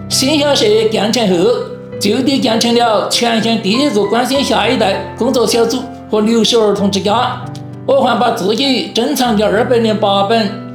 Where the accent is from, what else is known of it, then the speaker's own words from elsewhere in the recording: Pingchang County, Sichuan, China; born there; 我出生在平昌县司马镇